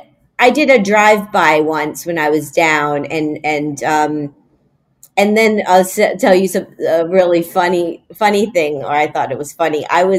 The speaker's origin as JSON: {"language": "English", "town": "Miami", "region": "Florida", "country": "United States", "tie": "born or raised there", "said": "Miami's my hometown, so it's always interesting for me to see these type of articles and news about what's happening there."}